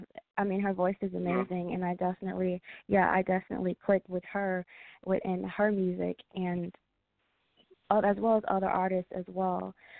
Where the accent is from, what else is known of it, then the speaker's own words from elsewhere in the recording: Baton Rouge, Louisiana, United States; born there; also born or lived in Atlanta / Michigan / California; Well, I was actually born in Baton Rouge, Louisiana. I moved back and forth from Atlanta to Michigan because my parents were separated until I've landed in California I lived there for a good while, about 6-7 years